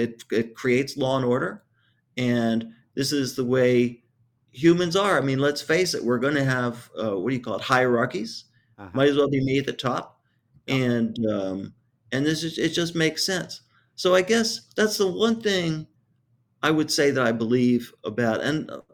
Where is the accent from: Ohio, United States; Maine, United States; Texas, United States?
Ohio, United States; Cincinnati; I grew up in Cincinnati, and we were in the backyard of our house